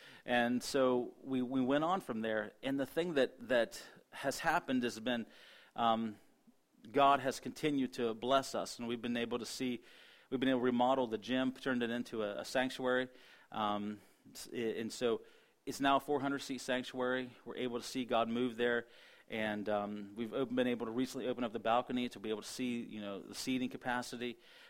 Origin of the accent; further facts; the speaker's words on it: Beverly, Ohio, United States; I said, there's in Twin Cities, Beverly and Waterford. I said, I grew up in Beverly.